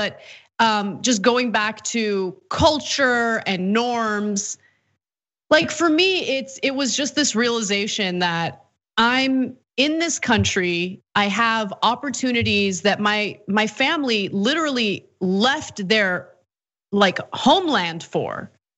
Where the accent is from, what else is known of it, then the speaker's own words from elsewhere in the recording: United States; born there; I'm in America. I was born in America. I'm gonna live my life as an American. I'm proud of my Armenian heritage, but I don't live in Armenia